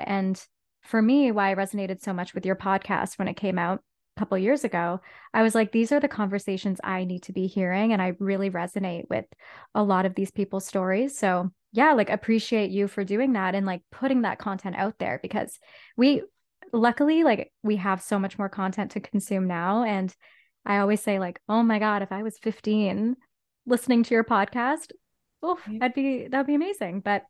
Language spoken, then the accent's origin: English; Whitby, Ontario, Canada; I grew up in Whitby, Ontario, so like from Toronto it's about an hour away, but it's very like small town vibes, like very white, very hetero.